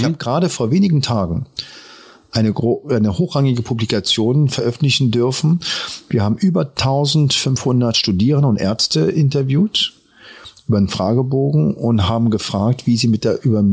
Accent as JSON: {"language": "German", "region": "Berlin", "country": "Germany", "tie": "born or raised there", "said": "Ich bin hier aufgewachsen im Wedding und da hatten wir Gastarbeiterklassen."}